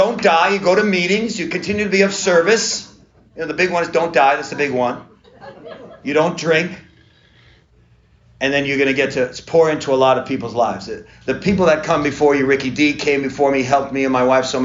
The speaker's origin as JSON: {"language": "English", "region": "New York", "country": "United States", "said": "I'm from New York. We don't even know it's cursing, right, Mike?"}